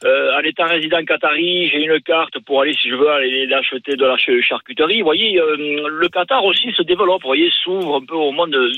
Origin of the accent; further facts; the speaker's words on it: Lourdes, Occitanie, France; De Lourdes, originaire de Lourdes, la ville